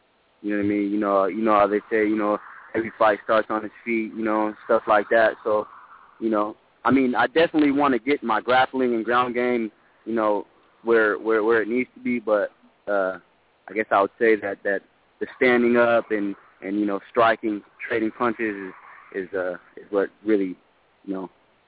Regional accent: Tacoma, Washington, United States; My record is for now 0-0. I'm fighting for out of Team Evolution MMA. And yeah, I'm from Tacoma, Washington, born and raised.

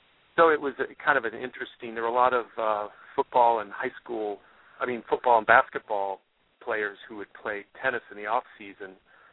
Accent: Iowa, United States; now in Arlington, United States; I'm originally from Iowa, grew up in a small town in northwest Iowa, and we have two daughters.

